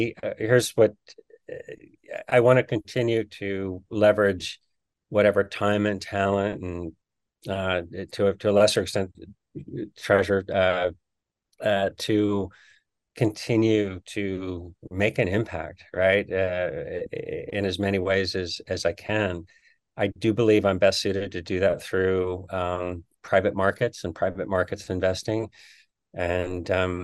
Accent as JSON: {"language": "English", "town": "San Antonio", "region": "Texas", "country": "United States", "tie": "born or raised there", "also_born_or_lived": "New Orleans", "said": "I grew up in San Antonio, but I was born in New Orleans, have a lot of relatives in New Orleans."}